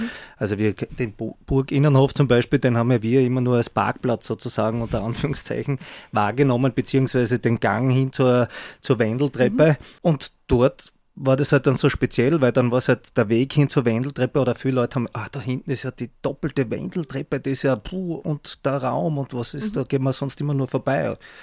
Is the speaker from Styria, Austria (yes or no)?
yes; Graz, Styria, Austria; wir wohnen ja in Graz. Wir sind aufgewachsen in Graz, wir kennen die Plätze schon seit wir klein sind